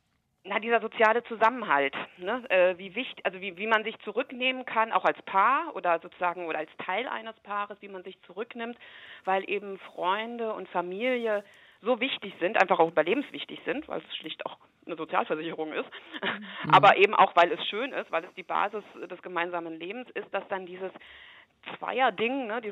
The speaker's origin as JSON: {"language": "German", "country": "Germany", "said": "Aber als Deutsche bin ich eher Mittelklasse, ne?"}